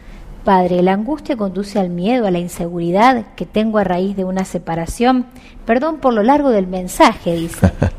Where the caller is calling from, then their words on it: Formosa, Argentina; de Formosa.